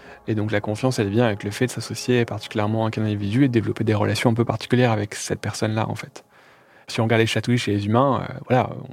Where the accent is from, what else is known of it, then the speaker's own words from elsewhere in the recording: Calais, Hauts-de-France, France; born there; à Calais, là où je suis né